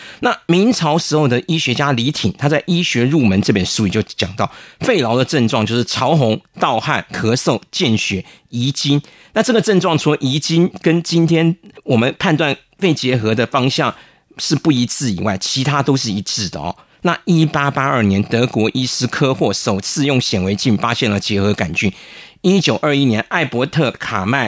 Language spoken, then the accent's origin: Chinese; Taiwan; 那我们台湾人的疤是一个圆形的嘛。